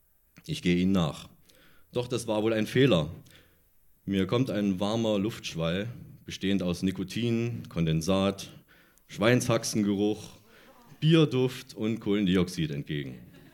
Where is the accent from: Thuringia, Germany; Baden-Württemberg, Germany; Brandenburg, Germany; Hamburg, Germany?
Thuringia, Germany; Und ich komme aus Thüringen.